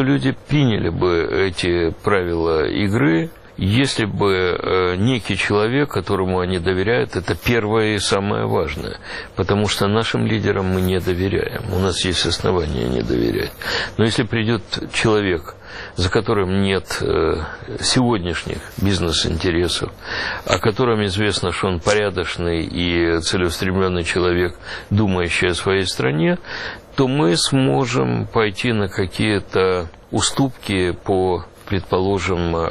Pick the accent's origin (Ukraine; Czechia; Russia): Ukraine; Мы, украинцы, бросились, так же, как белорусы